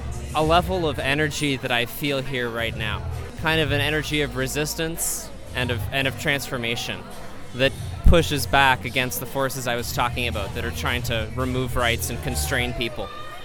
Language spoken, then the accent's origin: English; Boulder, Colorado, United States; I'm from Boulder.